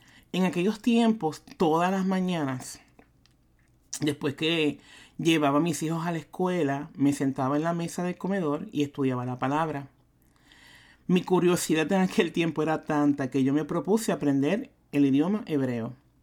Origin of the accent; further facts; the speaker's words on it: Carolina, Puerto Rico; now in Maryland, United States; vivo en Maryland con mis hijos, que trabajo en el Tribunal de Inmigración, que soy nacida y criada en Puerto Rico, que mi mamá es enfermera y que mi papá era policía. Saben que soy la menor de 4 hermanos y que crecí en un pueblo llamado Carolina.